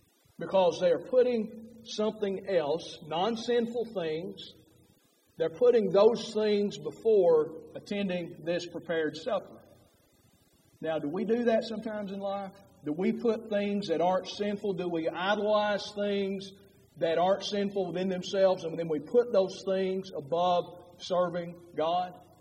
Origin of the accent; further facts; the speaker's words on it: Letcher County, Kentucky, United States; I come from Letcher County, so everything in Letcher County is on a mountain.